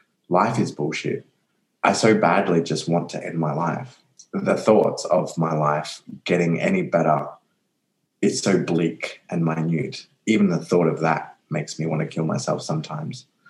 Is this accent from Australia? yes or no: yes; Australia; also born or lived in India; I was given up for adoption when I was 10 days old. I spent 10 months in the orphanage, and then I was adopted out to Australia and grew up in an Australian Dutch family. I grew up with three older siblings